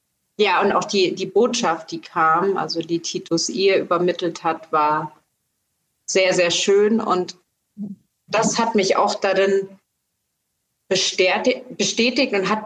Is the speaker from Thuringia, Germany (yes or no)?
no; Munich, Bavaria, Germany; moved away as an adult; ich bin Münchner Kindl durch und durch